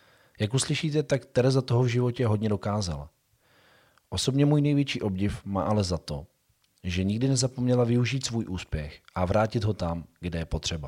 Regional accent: Pardubice, Pardubice Region, Czechia; já jsem z Pardubic

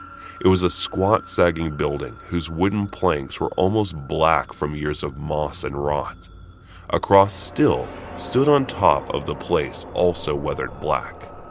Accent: Ohio, United States; I grew up in Ohio in the 70s, and me and my childhood friend Joe were outside all the time we could manage it.

